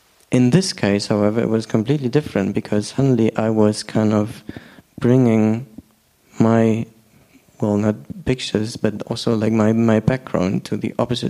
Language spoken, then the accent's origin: English; Berlin, Germany; I'm from here. I grew up in Berlin and that's okay, I guess.